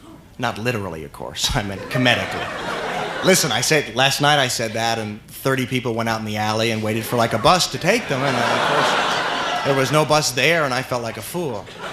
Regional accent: Sarasota, Florida, United States; And we're from Sarasota, Florida.

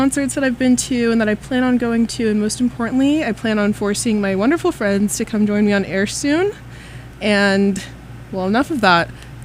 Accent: Nashville, Tennessee, United States; One thing I will say is that I'm from Nashville, so by default that's one of my main personality traits, and by virtue of being from Nashville, I spend a lot of time around music

